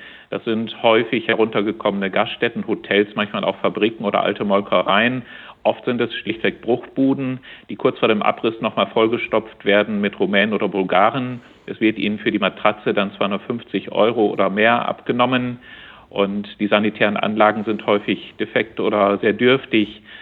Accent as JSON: {"language": "German", "region": "Lower Saxony", "country": "Germany", "tie": "born there", "said": "Ich komme gebürtig aus dem Oldenburger Münsterland"}